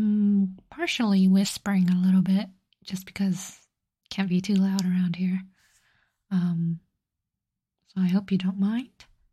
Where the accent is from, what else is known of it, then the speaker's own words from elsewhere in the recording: United States; I am also American.